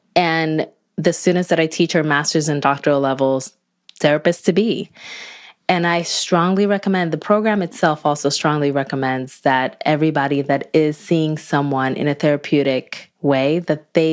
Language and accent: English; Newark, New Jersey, United States; And I volunteered like in my hometown of Newark, New Jersey, and I would come home and volunteer.